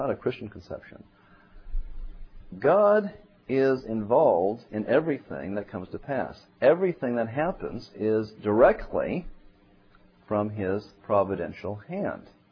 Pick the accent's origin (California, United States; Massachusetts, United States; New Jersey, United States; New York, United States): California, United States; I'm from California, so we like to think of things revolving around that state.